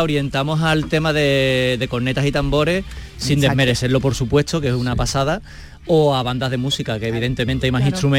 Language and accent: Spanish; Utrera, Andalusia, Spain; soy de familia cofrade, tanto de por parte de padre como de madre. Entonces yo desde chiquitito siempre he estado ligado a las hermandades de Utrera, de mi pueblo.